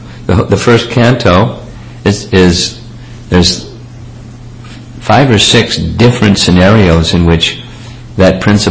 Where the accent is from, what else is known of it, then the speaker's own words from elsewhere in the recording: United States; I was unaware of this principle because I grew up in America.